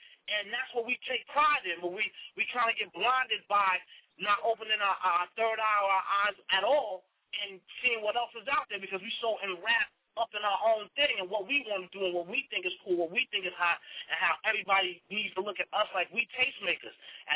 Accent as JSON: {"language": "English", "region": "New York", "country": "United States", "said": "at one point, what is now my disadvantage used to be my advantage, and that was because I was from New York."}